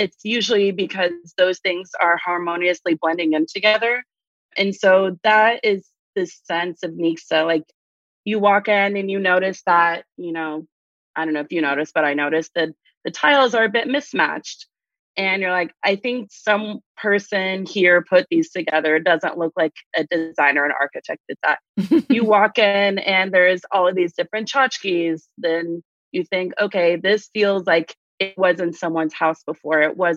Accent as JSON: {"language": "English", "region": "Arkansas", "country": "United States", "tie": "born or raised there", "said": "I grew up in Arkansas. A lot of folks there didn't know really what Persian food meant."}